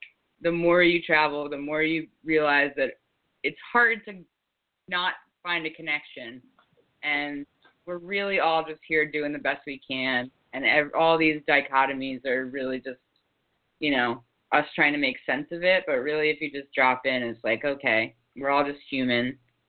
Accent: New Jersey, United States; I connected with from New Jersey on that kickball field in Boulder than I did the whole time I was growing up in New Jersey.

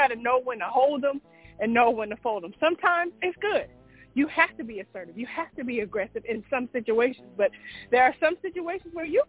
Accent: West Coast, United States; even more so because I'm from the West Coast. On the East Coast, this is an aggressive culture here, more so than where I come from.

